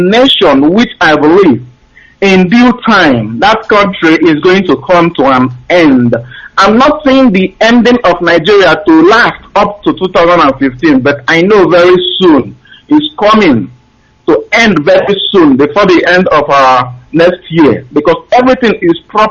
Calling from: Malaysia; Calling from Malaysia.

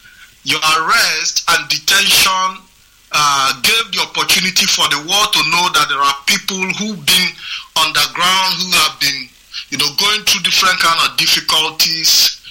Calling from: Italy; and I'm calling from Italy.

